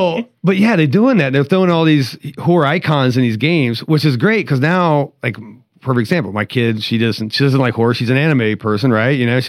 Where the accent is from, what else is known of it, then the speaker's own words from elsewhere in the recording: West Virginia, United States; I grew up 20 minutes outside Point Pleasant, West Virginia.